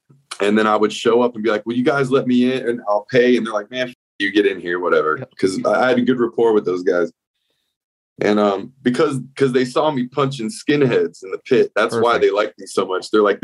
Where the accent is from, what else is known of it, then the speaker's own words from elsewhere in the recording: Florida, United States; yeah, I moved here in 1998. From okay. South Florida. I grew up in South Florida.